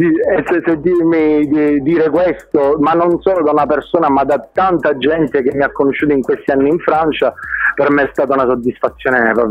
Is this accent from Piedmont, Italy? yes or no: no; Palermo, Sicily, Italy; also born or lived in Lourdes; ho fatto proprio una scelta di vita, quella di voler ritornare a Palermo, di voler ritornare nella mia terra.